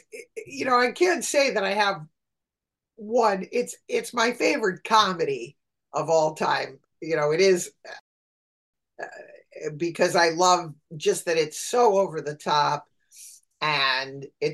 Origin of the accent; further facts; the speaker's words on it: Connecticut, United States; And I never felt like I really fit in that, because we grew up in Connecticut.